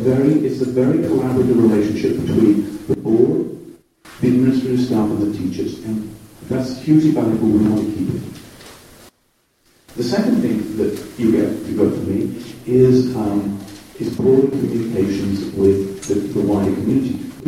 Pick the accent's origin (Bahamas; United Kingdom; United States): United Kingdom; England; moved away as an adult; So I grew up in England, you probably tell from the accent. My education is in engineering and business, Cambridge University. And I came to this country in, 20 years ago.